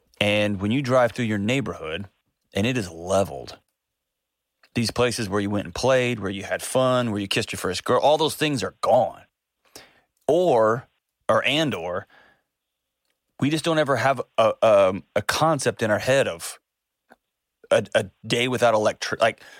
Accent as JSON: {"language": "English", "town": "Houston", "region": "Texas", "country": "United States", "tie": "born or raised there", "said": "I grew up in Houston, man, so I've seen these things"}